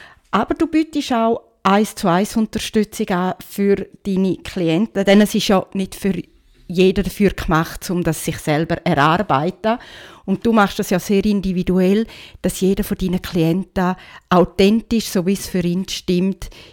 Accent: Switzerland; Weil mir ist bewusst gewesen, dass wir doch ein bisschen andere Rahmenbedingungen bei uns in der Schweiz haben.

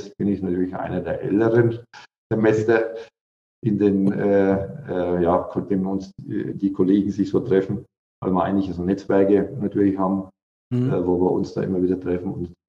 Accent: Haßfurt, Bavaria, Germany; born there; Das bei uns in Franken, das Als und Wie bringen wir alle durcheinander. Konsonanten brauchen wir auch keine.

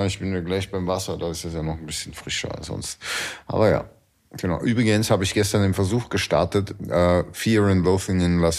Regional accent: Austria; bei uns in Österreich gibt es voll viel Brot mit Anis

